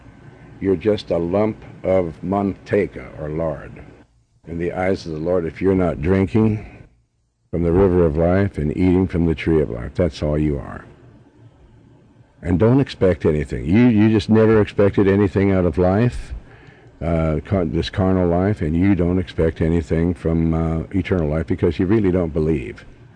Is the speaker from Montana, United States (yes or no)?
yes; Montana, United States; I know all about Western, country Western, because I was raised in Montana.